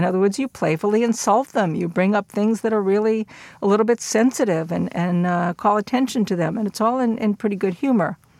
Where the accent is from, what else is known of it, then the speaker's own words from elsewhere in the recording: Brooklyn, New York, United States; I grew up in Brooklyn, New York, and my sense of physical distance is a fairly close one.